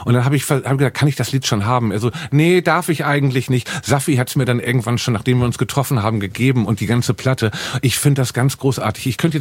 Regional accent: Hamburg, Germany; Weil wir in Hamburg sind und auch ich hier nur noch ein Gast bin in meiner

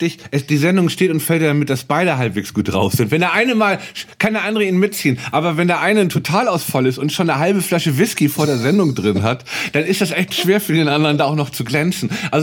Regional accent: Hamburg, Germany; Weil das war meine Heimatstadt, das war die ausverkaufte Sporthalle.

